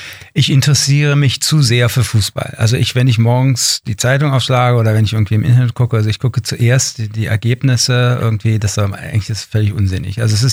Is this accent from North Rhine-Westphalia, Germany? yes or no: no; Berlin, Germany; born there; also born or lived in Rhineland; Meine Geburtsstadt ist natürlich Berlin und ich muss sagen, ich bin einmal weg gewesen aus Berlin. Da habe ich 4 Jahre im Rheinland gewohnt und ich bin reumütig zurückgekehrt.